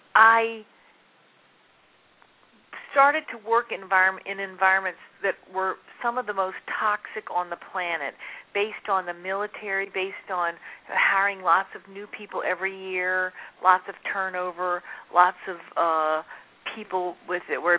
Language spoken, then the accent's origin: English; Vicksburg, Mississippi, United States; I grew up in Vicksburg, Mississippi. That's on the river. And in a small town, about 35,000 people.